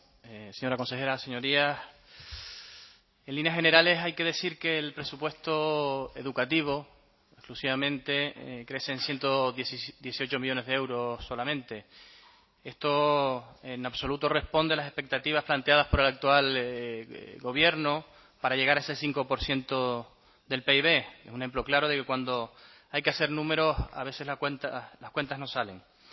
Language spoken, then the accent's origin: Spanish; Canary Islands, Spain; Los que somos de Islas Menores